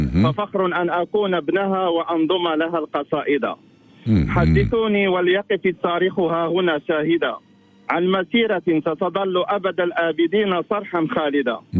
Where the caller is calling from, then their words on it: Fez, Fès-Meknès, Morocco; مدينه فاس